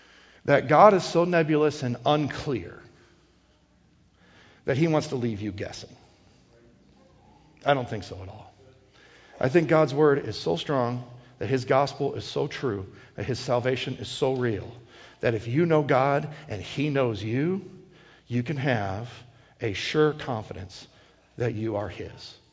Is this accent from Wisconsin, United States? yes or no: yes; Wisconsin, United States; also born or lived in South Dakota; I'm actually a Midwesterner. I'm a cheesehead. I'm born and raised in Wisconsin. Okay? Go Pack. Excuse me. Met my wife in South Dakota, lived there for some years, and lived overseas for some years.